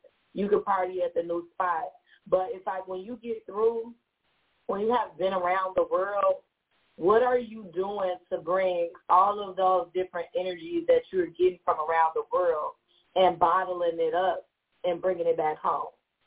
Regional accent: Chicago, Illinois, United States; we're from the Midwest, like I am. I'm a Chicago girl.

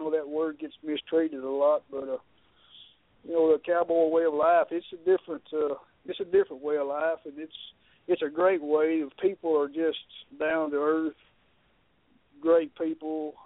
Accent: Texas, United States; Well, actually, I'm from Northeast Texas.

